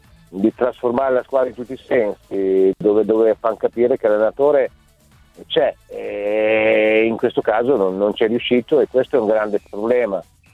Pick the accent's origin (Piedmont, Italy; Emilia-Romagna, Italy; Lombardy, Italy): Emilia-Romagna, Italy; Bologna; Io sono bolognese, ammiro quella di Bologna